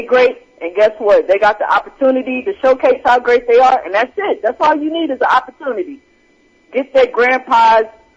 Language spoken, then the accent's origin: English; Oklahoma, United States; I'm from Oklahoma. We rep Oklahoma to the fullest.